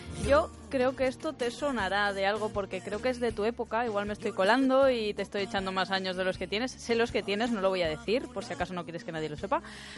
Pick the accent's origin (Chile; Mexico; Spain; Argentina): Spain; Ontinyent, Valencian Community; porque yo soy de Ontinyent y hoy tocan en Ontinyent a las 11 de la noche